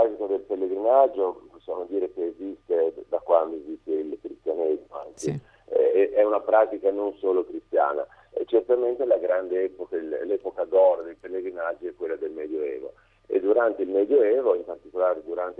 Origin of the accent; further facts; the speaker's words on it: Emilia-Romagna, Italy; io sono Emiliano Romagnolo, un po' magari più vicino a casa, quindi cammini dell'Emilia Romagna.